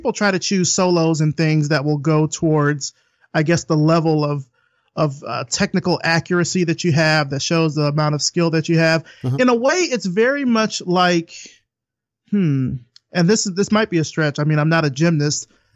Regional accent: Selma, Alabama, United States; also born or lived in Atlanta, Georgia; Yeah, this is in Alabama. I grew up in Selma, Alabama. So I started off kind of learning it there. And then I went to college in Atlanta, Georgia at Morehouse College.

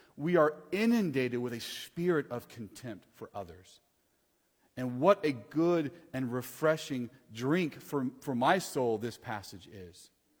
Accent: Texas, United States; I was going to say, being a Texan is okay to feel good about

